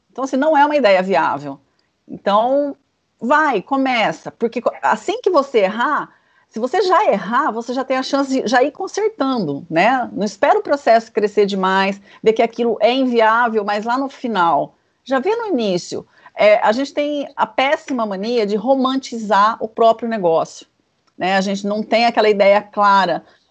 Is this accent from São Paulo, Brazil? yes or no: yes; Valinhos, São Paulo, Brazil; eu sou de Valinhos, né?